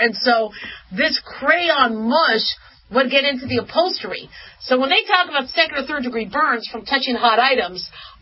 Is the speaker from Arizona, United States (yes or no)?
yes; Phoenix, Arizona, United States; You know, I remember growing up in Phoenix, there was this place called Big Surf.